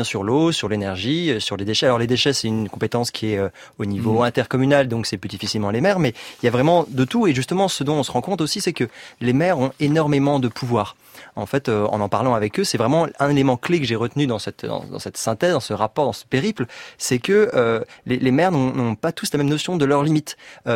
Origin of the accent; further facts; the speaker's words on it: Paris, Île-de-France, France; moi je suis parisien